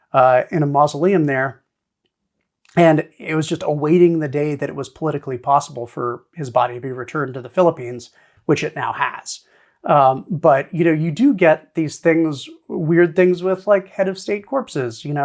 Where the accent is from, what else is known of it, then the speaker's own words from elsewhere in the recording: Kaneohe, Hawaii, United States; I'm from Kaneohe, Hawaii, and the Valley of the Temples, which is the cemetery nearby there